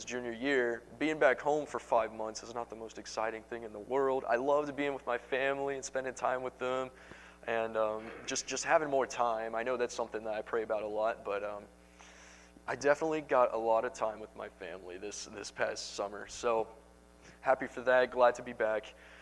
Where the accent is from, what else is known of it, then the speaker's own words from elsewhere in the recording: Houston, Texas, United States; I'm from the Houston, Texas area